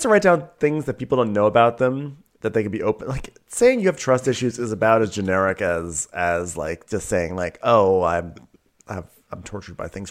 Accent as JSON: {"language": "English", "region": "Utah", "country": "United States", "tie": "born or raised there", "said": "And so it was hard growing up in Utah."}